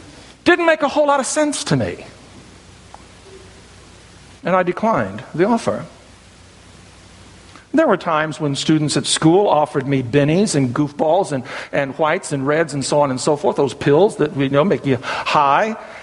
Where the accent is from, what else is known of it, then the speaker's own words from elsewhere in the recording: Bible Belt, United States; I came from the Bible Belt. I came out to California. I didn't know what I was going to get myself into.